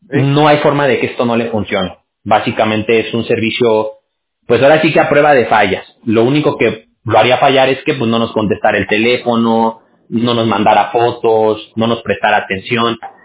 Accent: Aguascalientes, Mexico; Yo soy de Aguascalientes.

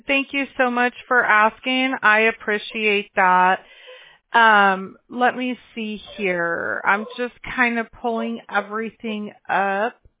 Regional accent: Mobile, Alabama, United States; born there; So I was born in Mobile, Alabama, and I've been to Florida when I was younger.

